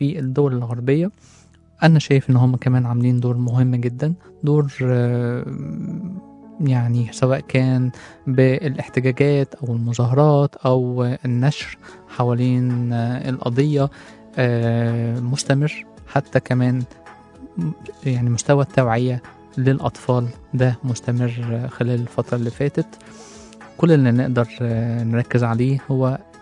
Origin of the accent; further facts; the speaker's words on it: Egypt; وعشان المساحة دي موجودة عندنا في مصر